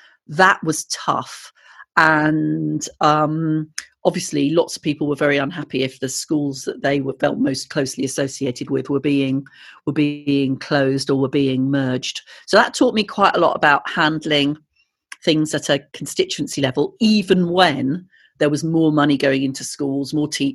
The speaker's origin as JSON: {"language": "English", "town": "Malvern", "region": "West Midlands", "country": "United Kingdom", "tie": "born or raised there", "said": "Now, living in Malvern, you know, we have a significant number of private schools, and I grew up in Malvern."}